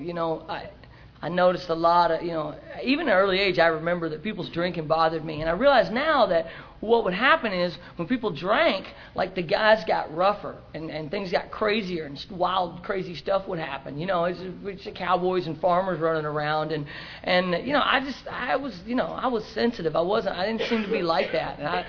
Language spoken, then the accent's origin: English; Arkansas, United States; born there; I was born in Arkansas, and my dad was a rodeo cowboy, and my mom rodeoed with him